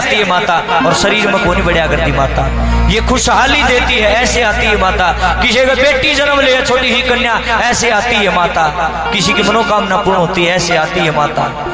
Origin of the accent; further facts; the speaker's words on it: Kagsar, Haryana, India; मेरा गांव है कागसर, जिला लाग है हिसार, और ई मरू हूं जींद में